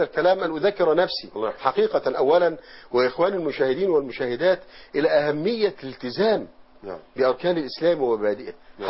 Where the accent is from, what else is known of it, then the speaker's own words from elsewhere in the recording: Egypt; نحن الآن في بلادنا مصر